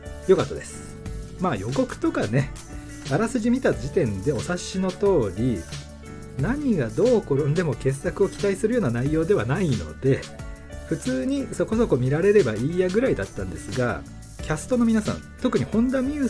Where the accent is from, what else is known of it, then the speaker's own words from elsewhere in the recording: Nagano, Japan; 僕の出身地ロケ映画ということで、公開2日目になんとか時間を作って見に行ってきました